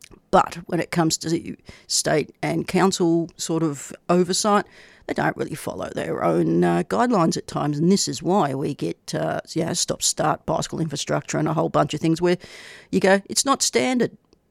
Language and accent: English; Melbourne, Victoria, Australia; You know, never in your wildest dreams when you're growing up in Melbourne would you think that would happen, but it did.